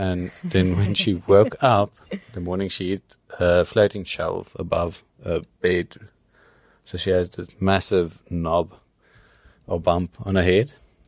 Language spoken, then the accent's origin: English; Cape Town, Western Cape, South Africa; okay, I'm from Cape Town.